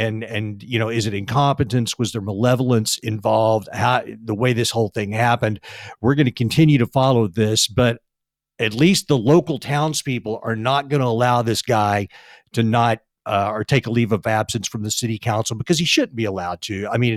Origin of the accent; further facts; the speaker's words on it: Texas, United States; I'm from Texas, and this is a Texas story